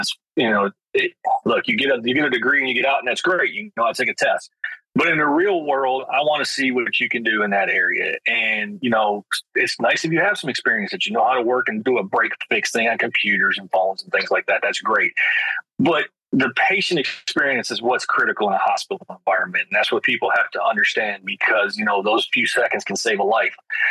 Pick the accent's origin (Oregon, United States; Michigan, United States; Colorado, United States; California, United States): Michigan, United States; Detroit; No, you know, I grew up in Detroit, and, you know, when I went in that area, you know, you had a couple of choices.